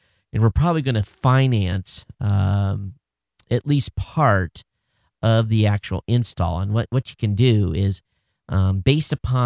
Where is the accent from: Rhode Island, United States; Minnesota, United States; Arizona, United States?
Arizona, United States; Gilbert; at least two people from Arizona listening since the last winter from Phoenix, and I'm from Gilbert.